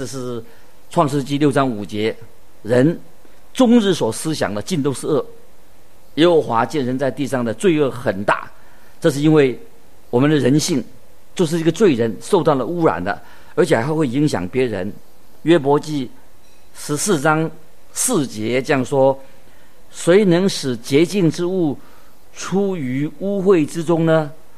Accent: China; 我们就是我们中国人所说的知人知面不知心啊

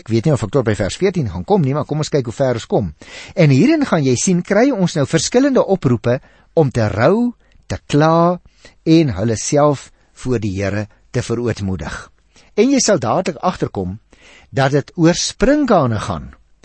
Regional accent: Western Cape, South Africa; ek in die Boland groot geword het en daar kry mens nie regtig sprinkaanpla nie. Maar toe ek my eerste gemeente gekom het in Kroonstad, daar in Kroonenwil Noord

